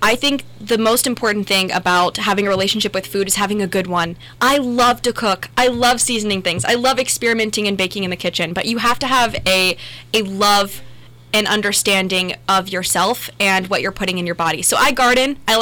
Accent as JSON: {"language": "English", "town": "Coshocton", "region": "Ohio", "country": "United States", "tie": "born or raised there", "said": "And in a bowling alley in my hometown of Coshocton, I looked at my mom and said, I'm going to be Miss Ohio."}